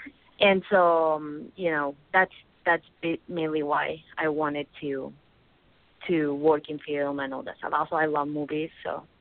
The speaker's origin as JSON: {"language": "English", "region": "Balearic Islands", "country": "Spain", "tie": "born or raised there", "said": "I grew up in Mallorca, which is one of the biggest islands of the Balearic Islands, and then I went to Barcelona to study, you know, graphic design"}